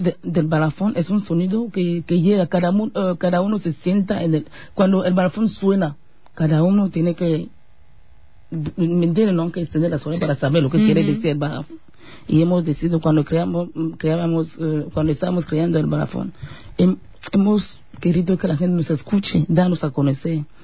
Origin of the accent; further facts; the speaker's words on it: Cameroon; Somos de Camerún, pero no tenemos la puerta cerrada a otras mujeres.